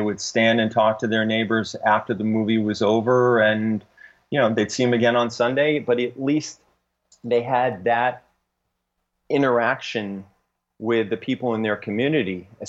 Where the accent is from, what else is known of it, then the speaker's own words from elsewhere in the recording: New England, United States; especially many of them that I grew up with in New England in the 60s and 70s.